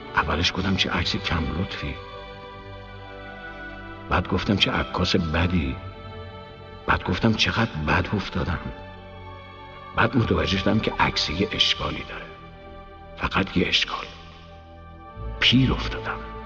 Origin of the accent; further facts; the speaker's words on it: Hamadan, Iran; born there; توی روستای گیج و گم روی نقشه با جمعیتی کم و کمتر در اطراف همدان به دنیا آمدم.